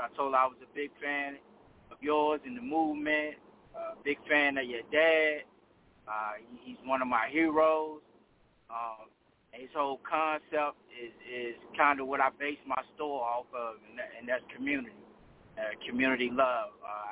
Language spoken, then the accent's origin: English; Richmond, Virginia, United States; I'm from the Maryland, Virginia, D.C. area, actually from Richmond, Virginia.